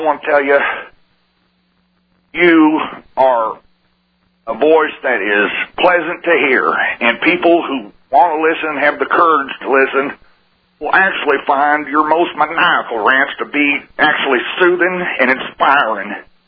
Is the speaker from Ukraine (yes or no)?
no; Texas, United States; No, I'm from Texas, and I've been listening to you for a good while